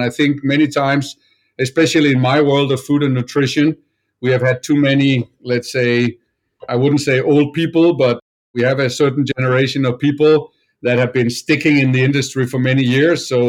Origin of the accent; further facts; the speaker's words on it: Denmark; So I was very lucky that close to my hometown in Denmark